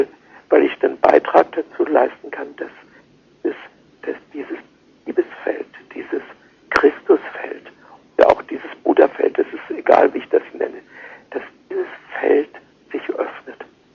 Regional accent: Germany; wenn die Leute fragen dort, erfahren, aha, ich bin Deutscher

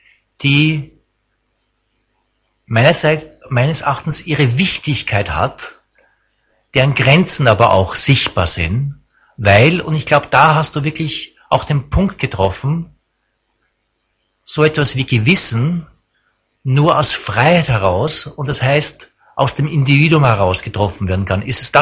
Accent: Austria; und ich sag das auch bewusst als Österreicher

